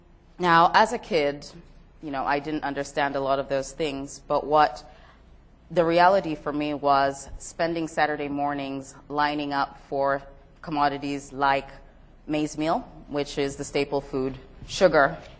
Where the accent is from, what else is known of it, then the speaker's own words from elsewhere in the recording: Zambia; I grew up in Zambia in the 1980s, and at the time the government was humanist, which is a form of socialism.